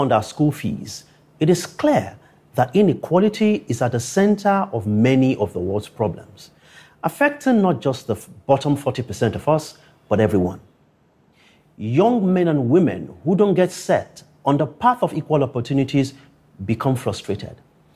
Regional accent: Nigeria; And it's a race that my home country, Nigeria, and home continent, Africa, are losing.

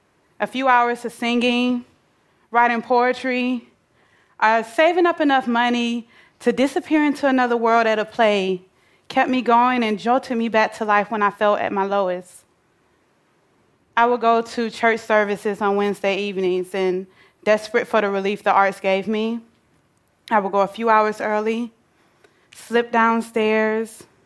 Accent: Atlanta, Georgia, United States; born or raised there

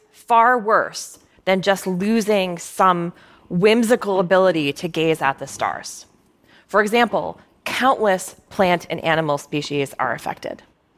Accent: Minnesota, United States; But when I was growing up in Minnesota, one of my favorite things to do on a summer evening was grab my old Raggedy Ann sleeping bag

